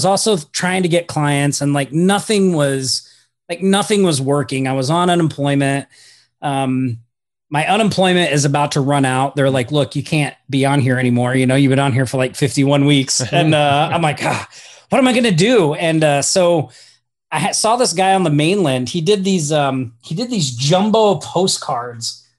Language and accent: English; Oklahoma, United States; So I'm originally from Oklahoma, and I was like a restaurant manager back there